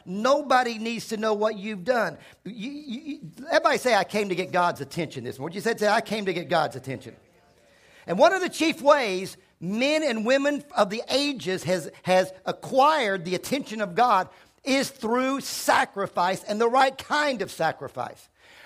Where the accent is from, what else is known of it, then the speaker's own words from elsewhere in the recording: Virginia, United States; When I grew up in Virginia, and every preacher I ever knew was poor.